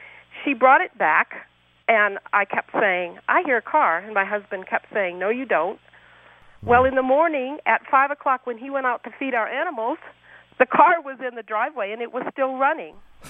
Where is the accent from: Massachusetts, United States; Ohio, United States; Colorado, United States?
Colorado, United States; Montrose; Well, see, what difference would it have made if I had said I'm from Montrose?